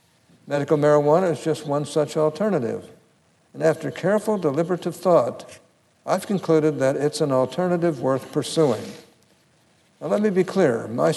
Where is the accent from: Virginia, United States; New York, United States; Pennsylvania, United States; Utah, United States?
Utah, United States; the broader discussion of medical marijuana and its implications in my home state of Utah.